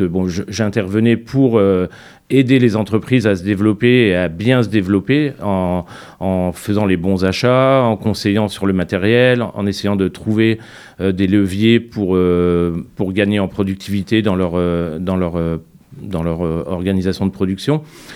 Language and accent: French; Ligny-en-Barrois, Grand Est, France; moi je suis originaire de Lorraine, hein, j'ai grandi dans une petite ville qui s'appelle Lignan-Barrois